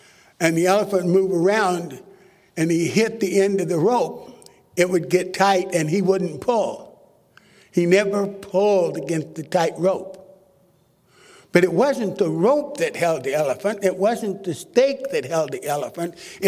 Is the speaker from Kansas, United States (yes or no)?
yes; Milan, Kansas, United States; also born or lived in Alhambra, United States; So I was born on December the 3rd, 1932, in a little East Los Angeles town called Alhambra. And I don't remember living in Alhambra. The first home I remember living in was Milan, Kansas.